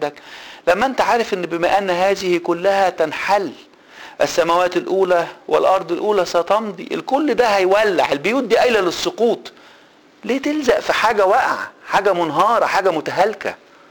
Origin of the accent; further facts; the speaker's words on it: Egypt; ساعه ما حصل الزلزال عندنا في مصر